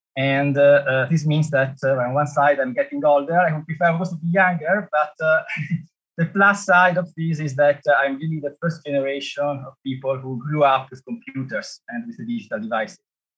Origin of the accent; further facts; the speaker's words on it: Genoa, Liguria, Italy; moved away as an adult; now in Singapore; I did all my studies in electrical and computer engineering in Genoa, my hometown in Italy. And then I moved to Singapore about 16 years ago.